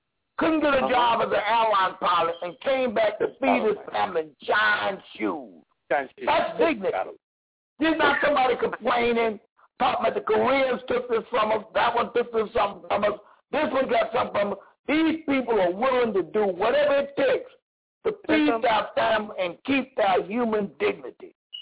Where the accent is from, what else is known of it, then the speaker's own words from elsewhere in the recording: Lynchburg, Virginia, United States; You ended up flying also out of my hometown of Lynchburg, Virginia.